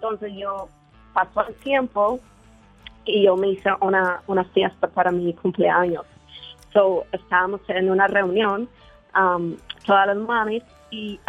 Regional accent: Guanajuato, Mexico; now in United States; De Guanajuato.

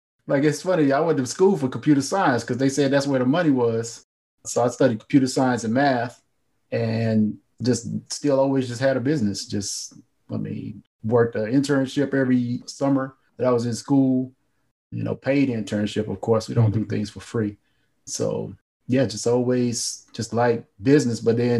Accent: North Carolina, United States; Yeah. I'm from North Carolina.

